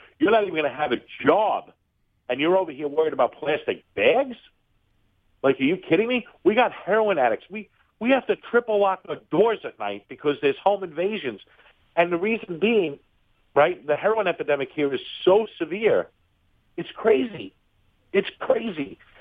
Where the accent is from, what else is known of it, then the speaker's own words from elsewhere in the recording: Queens, New York, United States; because I love my hometown. I mean, I've been from Queens to Long Island my whole life, and I love it here. I love growing up here.